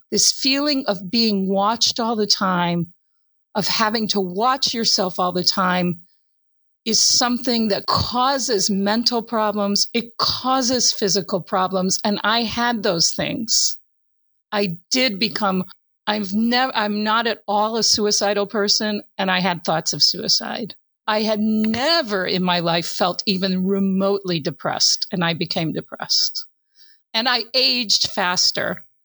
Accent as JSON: {"language": "English", "country": "United States", "said": "because I'm white, because I'm Western, because I'm American, and because I'm a woman"}